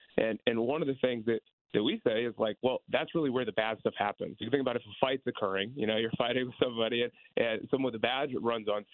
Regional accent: Concord, Ohio, United States; Right outside of Cleveland. So Chardon, Ohio is where the active shooter event happened. And I grew up in Concord, which was right next to it.

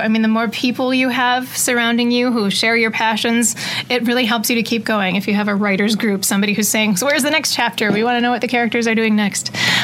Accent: River Falls, Wisconsin, United States; there was this house in my hometown of River Falls that my school bus used to go past every day

